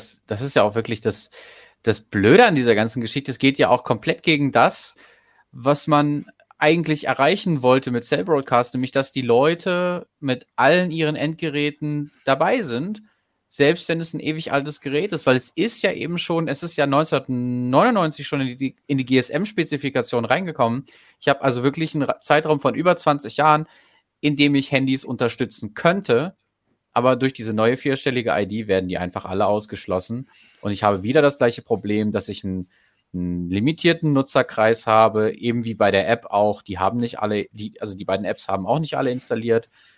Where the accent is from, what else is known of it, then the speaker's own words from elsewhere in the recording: Goslar, Lower Saxony, Germany; Ich komme zum Beispiel aus Goslar. Goslar hat noch sehr viele Sirenen